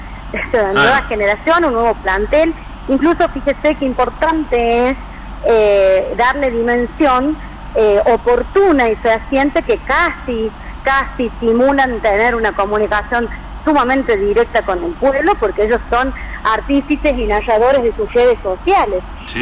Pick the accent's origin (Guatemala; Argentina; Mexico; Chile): Argentina; un país como el nuestro, anclado en Sudamérica